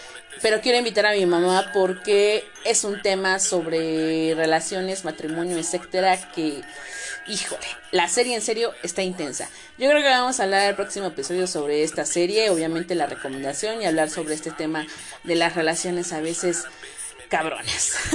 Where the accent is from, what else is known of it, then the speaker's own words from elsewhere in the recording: Puebla, Mexico; a los que somos de aquí de Puebla, puedan acudir a esta manifestación